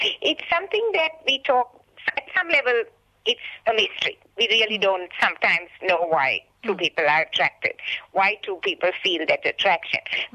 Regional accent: Sri Lanka; Now, you're from the subcontinent and I'm from Sri Lanka, so we are subcontinentals.

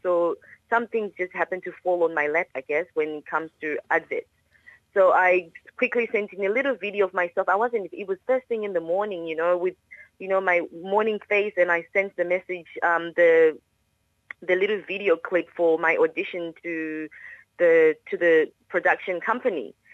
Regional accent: Zimbabwe; I'm originally from Zimbabwe, which is in Southern Africa.

